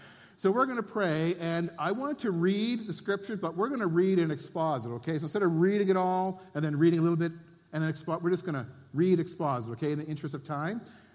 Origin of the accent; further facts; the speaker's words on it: Cape Breton, Nova Scotia, Canada; now in Alberta, Canada; Yes, I'm from Cape Breton. How's she going by? Okay. So we've immigrated to Alberta in 2015. We're economic immigrants.